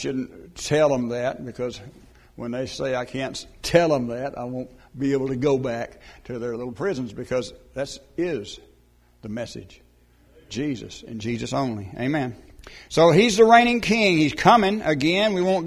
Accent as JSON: {"language": "English", "region": "Texas", "country": "United States", "said": "I come from West Texas, and if a tree was going to grow, it needed to be by the riverbed because it wasn't going to get any water otherwise."}